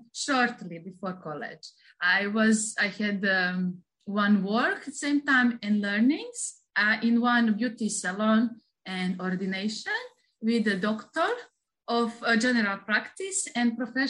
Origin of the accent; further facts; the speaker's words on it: Montenegro; I'm coming from Montenegro, and then I'm a masseuse stewardess on board.